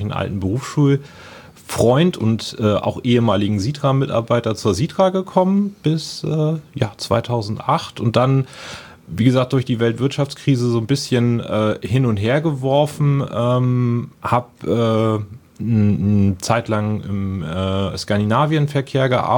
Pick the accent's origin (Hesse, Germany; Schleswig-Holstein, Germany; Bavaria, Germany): Schleswig-Holstein, Germany; Itzehoe; born there; also born or lived in Krempeheide; now in Lübeck, Germany; Geboren bin ich tatsächlich in Itzehoe aufgewachsen, oder das erste Jahr meines Lebens habe ich in Krempeheide verbracht. kleines Dorf wird keiner kennen. Was die Leute eher kennen, liegt bei Wacken.